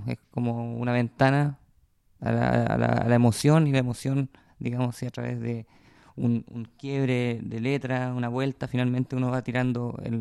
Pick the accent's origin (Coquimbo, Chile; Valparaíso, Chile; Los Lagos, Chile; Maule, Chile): Valparaíso, Chile; San Antonio; born there; Nací en... ¿Cómo se llama? En San Antonio. Y decís una calle, la calle Honolulu, pero... Pero no, nací en el hospital de San Antonio, Claudio Vicuña.